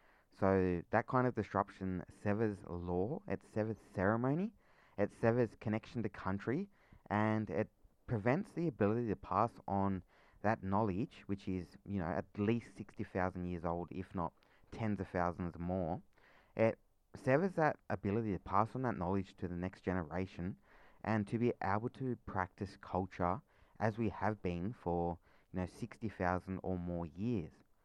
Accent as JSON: {"language": "English", "town": "Wreck Bay", "region": "Jervis Bay Territory", "country": "Australia", "said": "I'm actually traditionally from Wreck Bay. I've lived there quite a lot of my life."}